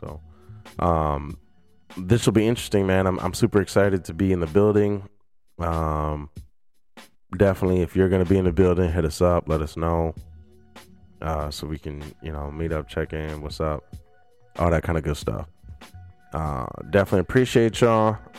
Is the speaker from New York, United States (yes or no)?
no; Mount Clemens, Michigan, United States; It is in my hometown of Mount Clemens at the Stadium Nightclub.